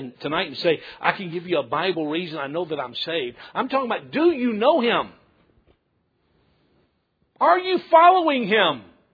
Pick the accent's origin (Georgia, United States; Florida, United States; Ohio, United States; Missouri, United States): Georgia, United States; I grew up in Middle Georgia, and when I was in the fifth grade, we got a dog.